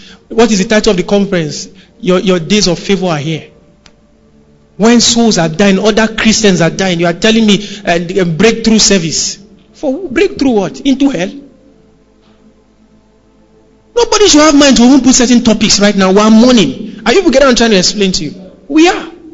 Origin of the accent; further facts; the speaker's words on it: Kaduna, Kaduna State, Nigeria; I grew up in Kaduna. In the core part of the north in Kaduna.